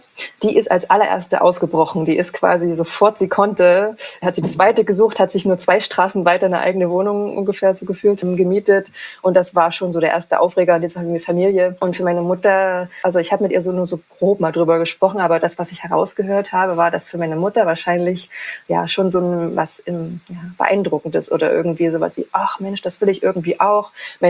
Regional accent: East Germany, Germany; ich bin in der DDR groß geworden

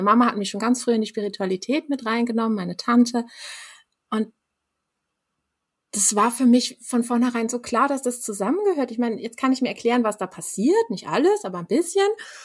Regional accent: Denmark; German is a second language; Ich komme aus Dänemark.

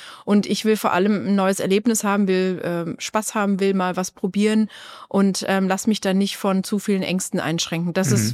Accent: Swabia, Germany; now in Munich, Germany; Ich komme aus Schwaben, wohne in Bayern schon seit dem Studium, habe im Olympischen Dorf gewohnt als Studentin.

